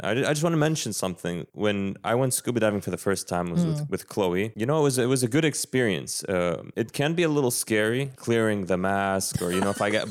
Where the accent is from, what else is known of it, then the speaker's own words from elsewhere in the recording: New Zealand; growing up in New Zealand